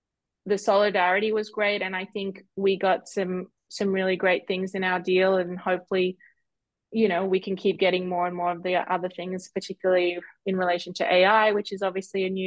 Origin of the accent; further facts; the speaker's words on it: Australia; no, I'm from Australia.